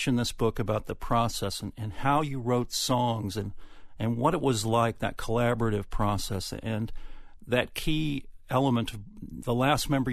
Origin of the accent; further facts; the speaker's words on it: Des Moines, Iowa, United States; I grew up in Des Moines, and we used to see him around town